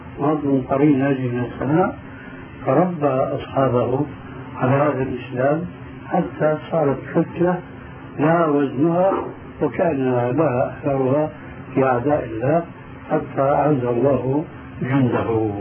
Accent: Syria; إما كما يقولون عندنا في سوريا اسم الحيطان يعني لا يعملون شيئا

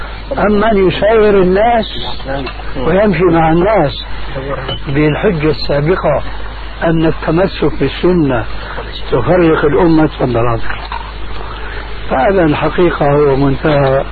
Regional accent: Syria; كما يقولون عندنا في الشام

